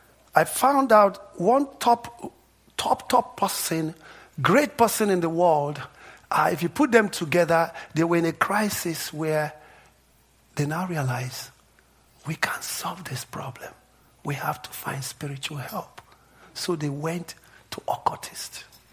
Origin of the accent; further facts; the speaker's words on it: Nigeria; I grew up, and in the environment I grew up in Nigeria